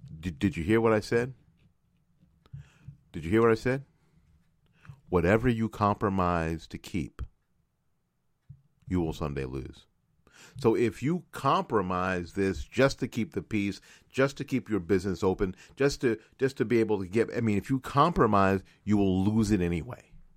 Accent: Florida, United States; Now, that would include my home state of Florida

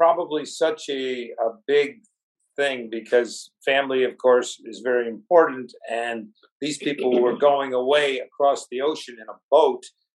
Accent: Utica, New York, United States; when I am in Cropani, all the names, you know, are my hometown names. And I joke to my brother, one day when you come here, you're going to realize, you walk down the street, and everybody's from, looks like they're from Utica.

